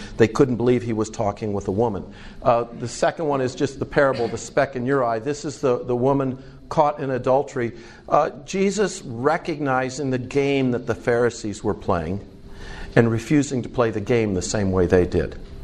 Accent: United States; So I'm, as an American, I'm approaching expertise culturally.

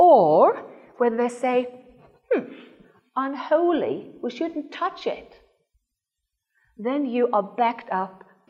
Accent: Norway; English is a second language; Not that we come from Norway and as if we have all the answers.

